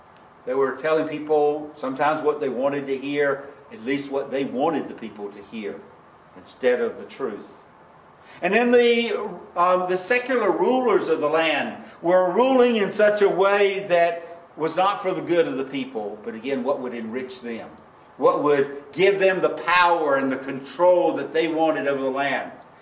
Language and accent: English; York, South Carolina, United States; because it's not as prominent as York, South Carolina. That's my hometown.